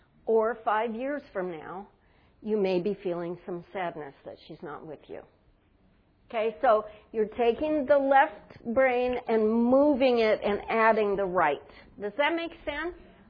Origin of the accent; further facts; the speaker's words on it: California, United States; I'm from California. We're not allowed to talk about males and females anymore.